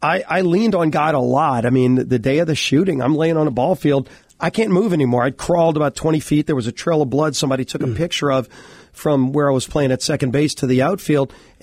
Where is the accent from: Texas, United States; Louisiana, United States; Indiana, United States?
Louisiana, United States; New Orleans; Yeah, we're from New Orleans. We share food.